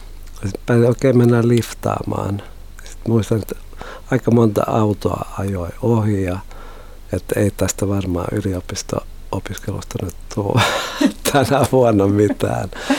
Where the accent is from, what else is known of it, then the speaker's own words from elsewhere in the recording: Loviisa, Uusimaa, Finland; also born or lived in Espoo; Ja mä oon itse Loviisasta, tai mä oon oikeastaan Espoosta, mutta mä kävin koulun ja Loviisassa